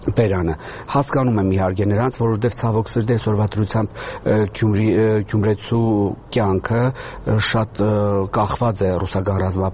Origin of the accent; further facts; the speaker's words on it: Gyumri, Shirak, Armenia; Որպես գյումրեցի ես կարող եմ մի քանի դեպք հիշել